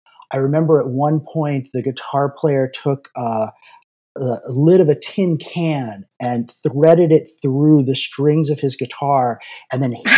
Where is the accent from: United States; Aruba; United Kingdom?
Aruba; I grew up in Aruba, which is was part of the Netherlands Antilles at the time.